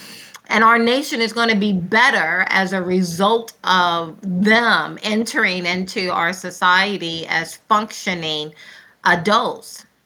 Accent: Deep South, United States; And the same way as being a Black person, yes, clearly, and then growing up in the Deep South, there's a reason why I put the emphasis on the Deep South.

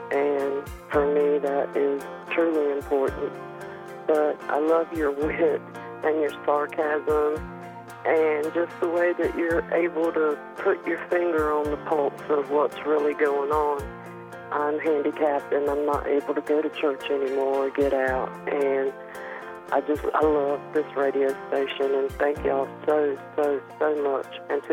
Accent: North Carolina, United States; I am from North Carolina.

